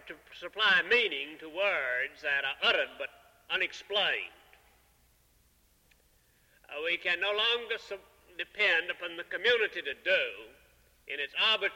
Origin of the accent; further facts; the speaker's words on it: South Carolina, United States; The community in which I grew up in South Carolina was not Christendom, but it was Protestantdom.